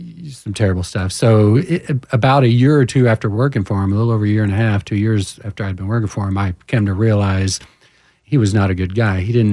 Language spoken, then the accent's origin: English; Houston, Texas, United States; So I'm from Houston originally. After high school, I joined the Army.